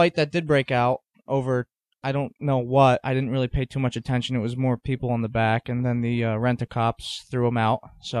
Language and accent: English; Bloomsburg, Pennsylvania, United States; Well, my hometown's actually Bloomsburg, but...